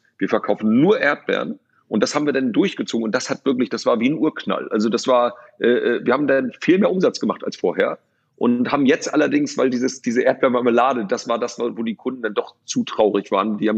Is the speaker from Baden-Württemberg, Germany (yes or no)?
no; Lübeck, Schleswig-Holstein, Germany; born there; ich bin in Lübeck geboren